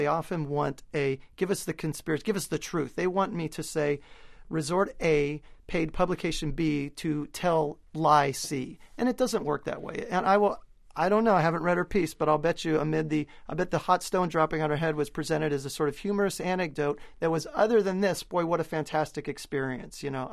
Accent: Alaska, United States; I grew up in Alaska

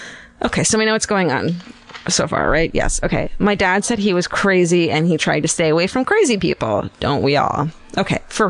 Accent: Tampa, Florida, United States; Hey, gals. I'm so excited you guys are coming to my hometown.

